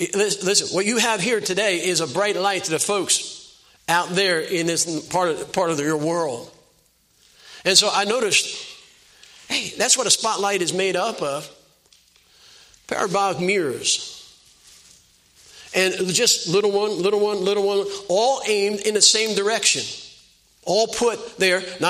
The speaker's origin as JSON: {"language": "English", "town": "Belmar", "region": "New Jersey", "country": "United States", "tie": "born or raised there", "said": "I grew up in Jersey. I mentioned to some of you already, but a little town called Belmar. And I was born in 1943"}